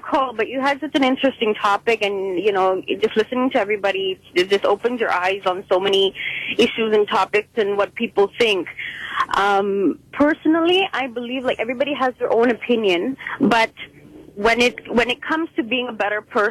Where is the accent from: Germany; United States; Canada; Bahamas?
Canada; born there; I believe in Sikhism. I believe in any culture. You know, I was born in Canada here.